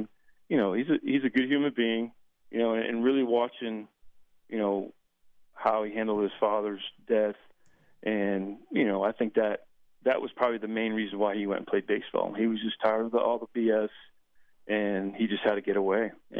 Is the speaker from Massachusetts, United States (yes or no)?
yes; Boston, Massachusetts, United States; because I grew up in Boston, so I was a huge Celtics fan.